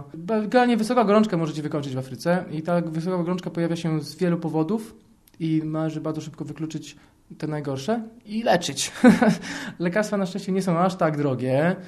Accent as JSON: {"language": "Polish", "town": "Warsaw", "region": "Masovian Voivodeship", "country": "Poland", "said": "jestem z Warszawy."}